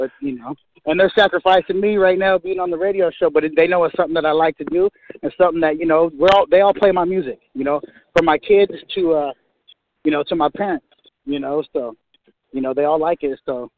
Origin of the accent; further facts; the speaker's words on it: Sacramento, California, United States; I'm from Sacramento. I'm from the West Coast. So we really never fucked with nothing Midwest or the East Coast.